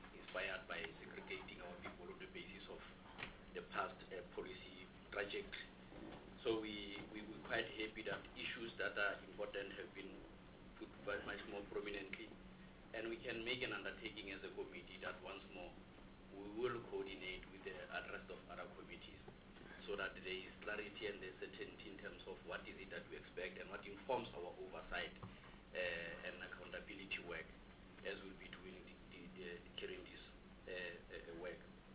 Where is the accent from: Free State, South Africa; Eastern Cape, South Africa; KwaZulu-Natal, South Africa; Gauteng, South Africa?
Free State, South Africa; Mangaung; I'm from Mangaung